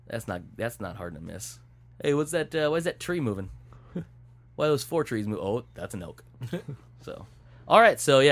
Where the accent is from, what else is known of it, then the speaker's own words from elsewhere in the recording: Canada; Oh, my parents are rich. We're Canadian.